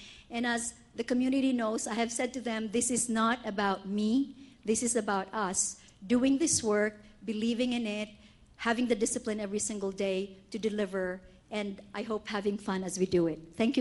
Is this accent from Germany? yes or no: no; Philippines; I grew up in the Philippines, and we have a tradition called Bayanihan, heroism.